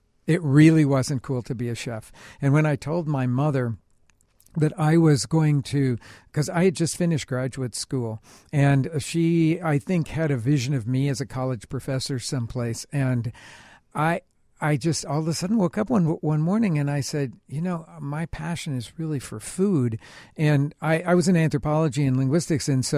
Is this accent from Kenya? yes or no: no; Oklahoma, United States; I grew up in Oklahoma, yeah. And in fact, my parents had a barbecue restaurant.